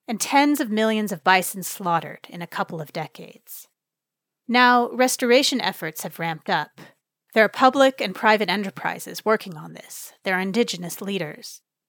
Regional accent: California, United States; growing up in the Bay Area in the 80s and 90s, I'd watched this new tech mindset and wealth seep in.

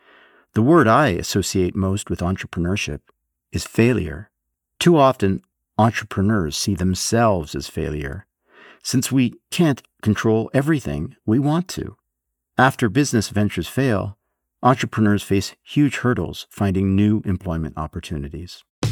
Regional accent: Canada; I'm a Canadian writer, internet entrepreneur, and mental health advocate based at the University of Toronto.

